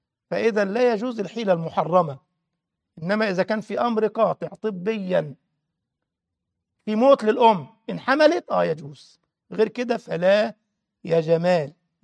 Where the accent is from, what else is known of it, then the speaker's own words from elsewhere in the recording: Egypt; وبعدين هقول لك على حاجة مهمة حدثت عندنا في مصر.